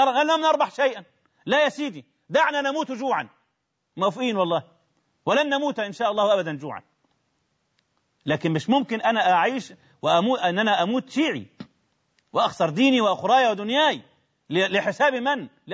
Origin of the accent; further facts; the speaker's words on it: Egypt; ولا عايزين مش طمعين في كاسين خمر عندنا في مصر